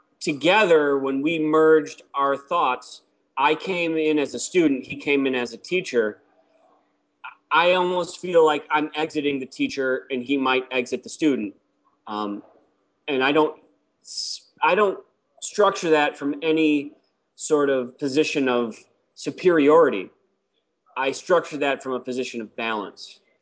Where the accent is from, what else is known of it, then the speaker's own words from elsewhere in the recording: Ireland; And I'm Irish.